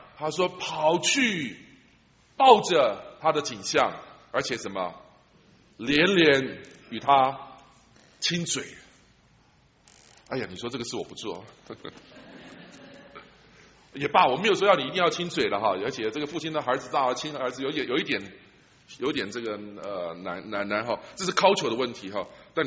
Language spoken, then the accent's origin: Chinese; China; 特别我们中国人哈、啊，中国的大男人。很难做得到。我们中国人这个，特别是男人的这个